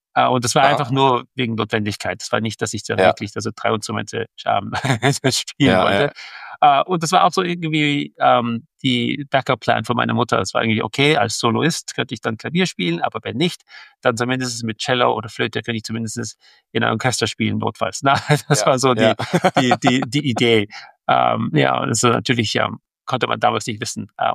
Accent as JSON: {"language": "German", "region": "Vienna", "country": "Austria", "tie": "born or raised there", "said": "Ich bin in Wien aufgewachsen. Meine Eltern waren beide Musiker. Haben sich da in Österreich, in Wien, in die 60er getroffen. Also ich bin ein Kind von den 70er."}